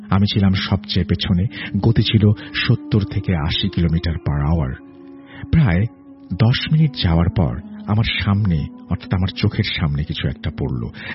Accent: Munshiganj, Dhaka Division, Bangladesh; born there; আমার জন্মস্থান মুন্সিগঞ্জ, আর ঈদের সময় সবসময় সেখানেই কাটাই।

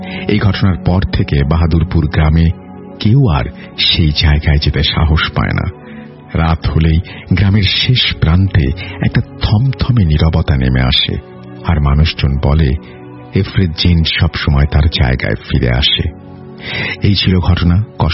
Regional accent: Munshiganj, Dhaka Division, Bangladesh; আমাদের গ্রামের নাম মুন্সীগঞ্জ। মুন্সীগঞ্জের সিবাই পাড়ার একটা এলাকাতে থাকি।

